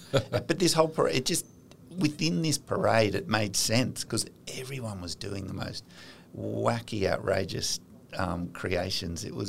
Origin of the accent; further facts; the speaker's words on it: Australia; being Australian, we don't know the rules